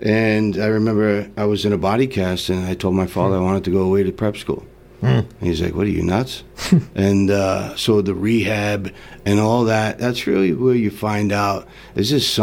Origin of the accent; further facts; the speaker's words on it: Long Island, New York, United States; I am from Long Island, New York.